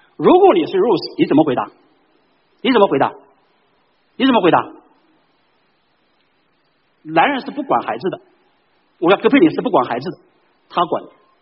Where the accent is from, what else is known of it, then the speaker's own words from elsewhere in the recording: Jiangsu, China; 他的太太是我们江苏的老乡，你知道，是我们江苏人